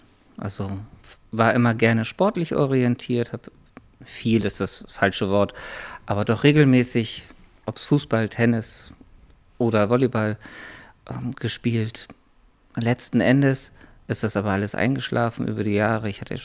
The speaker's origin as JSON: {"language": "German", "town": "Schwarzenbek", "region": "Schleswig-Holstein", "country": "Germany", "tie": "born or raised there", "also_born_or_lived": "Kiel", "said": "Aufgewachsen, ich bin viel umgezogen als Kind. In Kiel bin ich geboren, bin dann aber schon das größte Teil meines Lebens in Schwarzenberg und um Schwarzenberg herum gewesen. Mhm. Von Wietze zu Hohenhorn, Büchen, aber auch in Schwarzenberg direkt gewohnt."}